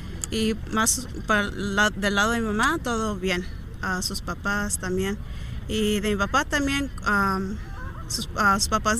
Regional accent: Chilapa, Guerrero, Mexico; born there; Nací en México, en Guerrero.

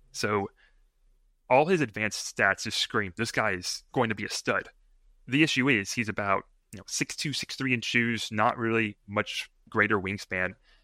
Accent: Houston, Texas, United States; Well, I grew up in Houston pretty much my entire life, and I've only spent 1 year living outside the city.

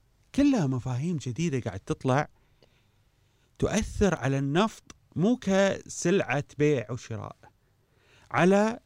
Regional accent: Kuwait

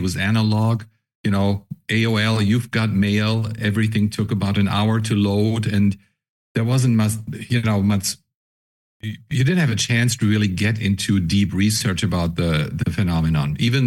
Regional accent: Germany; English is a second language; moved away as an adult; now in United States; I was in my mid-20s when I immigrated to the United States. And when I was born and raised in Germany, as you can probably tell by my accent, but I immigrated to the States in 1991.

